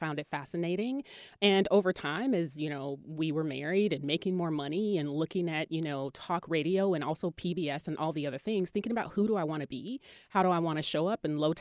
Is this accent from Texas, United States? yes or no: no; Mississippi, United States; It was the best. It was the kids growing up in the country, making mud pies, building houses, exploring the bayous.